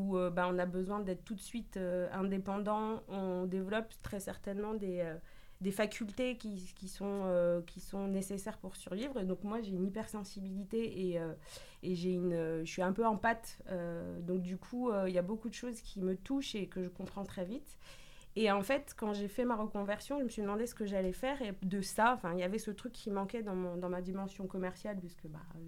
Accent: Bordeaux, Nouvelle-Aquitaine, France; also born or lived in Paris region; now in Marseille, France; Moi, je ne suis pas de Marseille, je suis de Bordeaux. Enfin, du moins, j'ai grandi à Bordeaux, mais je suis née en région parisienne.

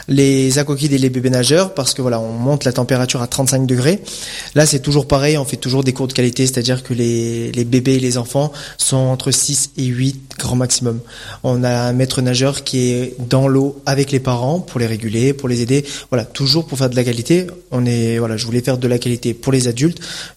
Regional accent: Gap, Provence-Alpes-Côte d'Azur, France; born there; moi je suis né à Gap, du coup.

